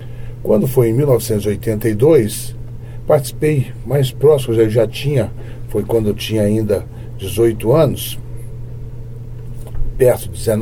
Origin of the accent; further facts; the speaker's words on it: Taguatinga, Federal District, Brazil; Cheguei em Taguatinga com 3 meses de idade. Minha terra, que eu considero, é Taguatinga, Ceilândia. Foi ali que eu me criei.